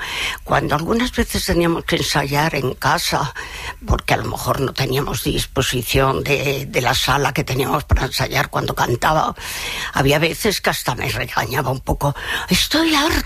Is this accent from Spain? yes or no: yes; Asturias, Spain; born there; Yo nací en Asturias, uh-huh. Y toda mi familia, mis bisabuelos, tatarabuelos, abuelos, padres, todos son de Asturias, de un pueblecito, bueno, los antepasados ya eran más diversificados